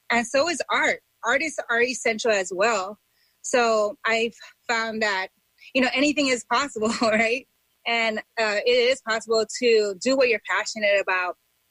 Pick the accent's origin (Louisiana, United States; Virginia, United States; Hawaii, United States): Hawaii, United States; And also as a Hawaiian native, you know, we're oppressed people as well.